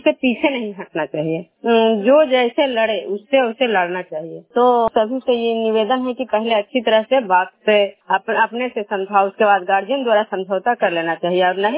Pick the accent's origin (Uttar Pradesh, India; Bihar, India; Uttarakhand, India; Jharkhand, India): Bihar, India; Bishnupur